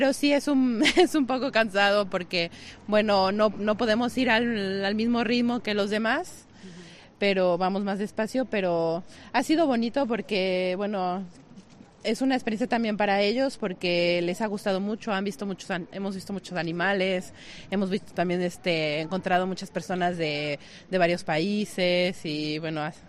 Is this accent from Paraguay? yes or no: no; France; Spanish is a second language; Venimos de Francia, pero comenzamos en Ponferrada.